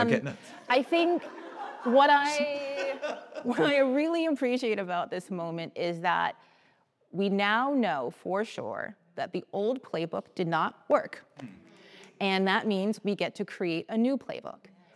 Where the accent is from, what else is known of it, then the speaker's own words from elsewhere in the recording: California, United States; I feel as a Californian with a New York heart, but a very much Californian understanding of the multiplicity here that looks and feels more expansive.